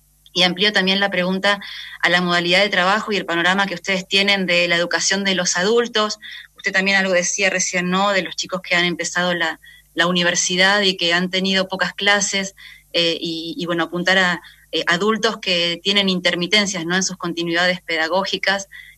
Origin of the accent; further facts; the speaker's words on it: Zapala, Neuquén, Argentina; de Zapala, de Radio Nacional LR17.